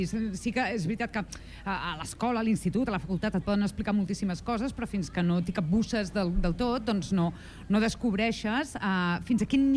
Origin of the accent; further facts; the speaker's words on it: Catalonia, Spain; Som catalans i per tant pensem en català i per tant pixem, somiem i dormim en català